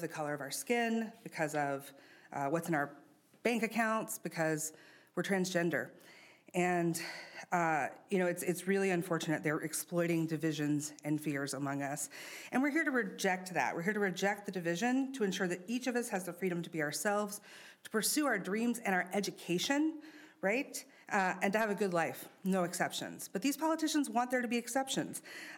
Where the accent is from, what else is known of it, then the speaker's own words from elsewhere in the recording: Minnesota, United States; So, you know, I'm here today also because I live here, right? I'm a Minnesotan